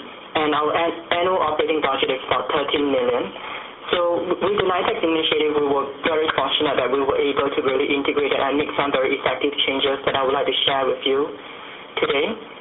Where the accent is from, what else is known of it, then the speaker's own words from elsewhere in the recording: Seattle, Washington, United States; from Seattle, Washington, from Asian Counseling Referral Service.